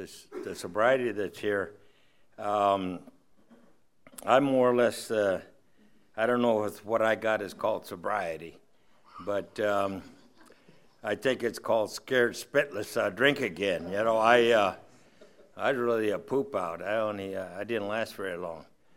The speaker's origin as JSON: {"language": "English", "town": "Chino", "region": "California", "country": "United States", "said": "because I'm from, I was from Chino, and then they made where I live called Chino Hills because we're about 50 feet higher in elevation than Chino."}